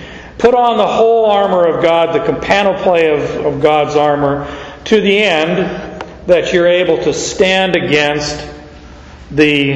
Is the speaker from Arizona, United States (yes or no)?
yes; Phoenix, Arizona, United States; I grew up in Arizona, and so my vocabulary about snow is very limited.